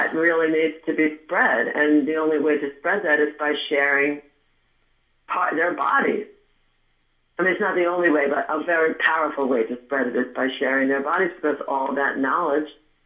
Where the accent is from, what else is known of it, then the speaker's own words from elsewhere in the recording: Oceanside, New York, United States; I'm from Oceanside. I just want to tell you.